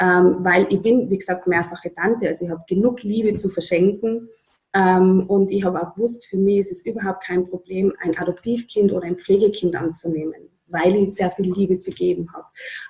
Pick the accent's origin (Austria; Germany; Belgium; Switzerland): Austria; Upper Austria; also in meiner Heimatgemeinde nach Oberösterreich und haben dort dann weitergemacht.